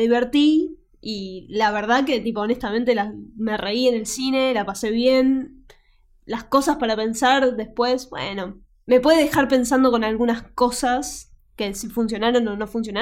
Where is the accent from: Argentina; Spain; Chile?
Argentina; Santa Rosa, La Pampa; Santa Rosa La Pampa acá representando.